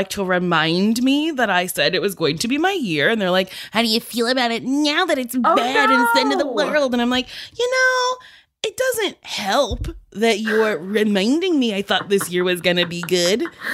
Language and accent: English; New Jersey, United States; I'm from New Jersey.